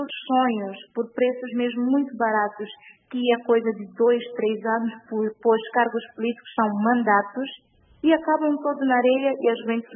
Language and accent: Portuguese; São Tomé & Príncipe; enquanto santomense, de dar a minha voz ao mundo